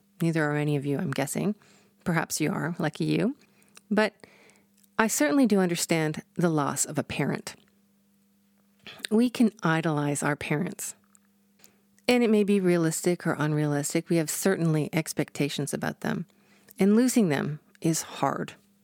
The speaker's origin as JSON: {"language": "English", "country": "Canada", "said": "And as a Canadian, recent events that happened in the UK do impact the Canadian population."}